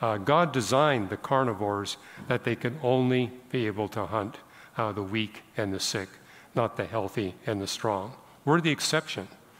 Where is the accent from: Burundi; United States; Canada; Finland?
Canada; British Columbia; I was raised in British Columbia